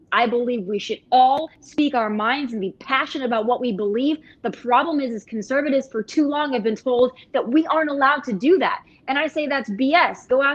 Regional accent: United States; I'm an American. I'm a taxpayer. I'm a voter.

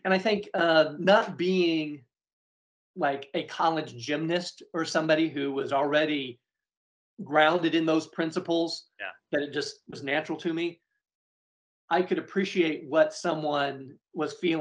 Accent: Nebraska, United States; And I grew up in Nebraska. It was just a good fit for me.

